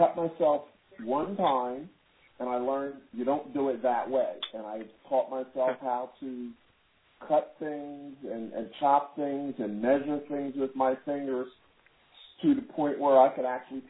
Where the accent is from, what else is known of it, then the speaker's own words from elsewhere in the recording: New Jersey, United States; I'm from New Jersey.